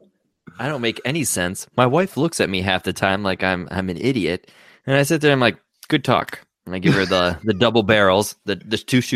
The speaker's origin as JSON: {"language": "English", "region": "Minnesota", "country": "United States", "said": "I'm from Minnesota. I take things really personal."}